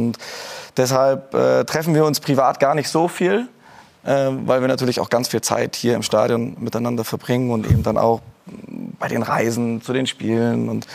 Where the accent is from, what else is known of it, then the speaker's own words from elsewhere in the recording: Mecklenburg-Vorpommern, Germany; Ja, ich bin im Norden Deutschlands aufgewachsen, Mecklenburg-Vorpommern, damals noch auch dem gehörte zu Ostdeutschland